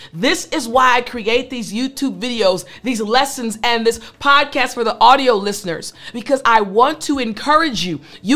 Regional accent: United States; Because we're American, I can be more comfortable as far as the way that I'm speaking.

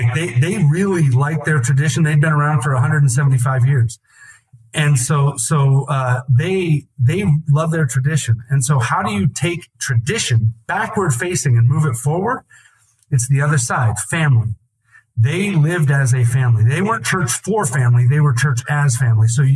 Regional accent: Kansas, United States; And our town, it's all about our team. It's all about my hometown team. You know, the pride about the around here, it's Kansas State or it's KU

